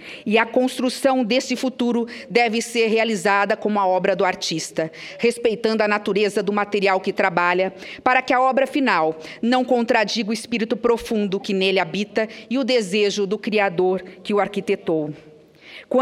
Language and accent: Portuguese; Três Lagoas, Mato Grosso do Sul, Brazil; reencontrar o território de minha infância e também para devolver um pouco do muito que recebi da minha terra. Foi então que Três Lagoas me propiciou sair dos livros que havia lido